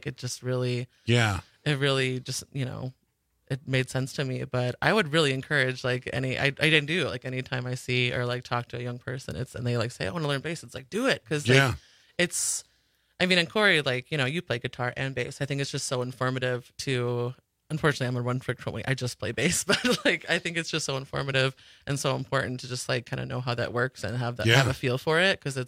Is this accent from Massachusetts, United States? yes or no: no; Sandwich, Illinois, United States; So I grew up in Illinois, in a little town called Sandwich.